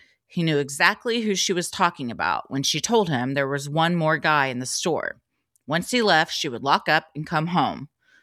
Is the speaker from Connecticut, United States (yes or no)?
no; Georgia, United States; owned a bookstore in my hometown. It was called Candlewick Bookshop. When they moved from Douglasville, Georgia, up to the butthole of North Georgia, she opened this bookstore.